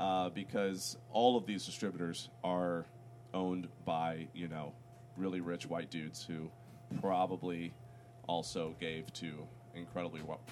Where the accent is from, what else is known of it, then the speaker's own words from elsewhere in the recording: Missouri, United States; And I said, you know, I'm from Missouri, and I happen to be going there the next weekend.